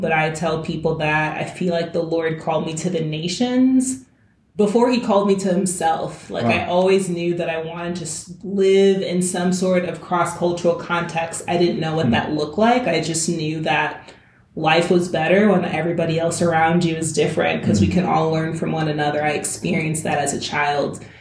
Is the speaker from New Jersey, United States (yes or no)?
no; Chicago, Illinois, United States; I grew up in Chicago, was born and raised in a very multicultural community in Chicago.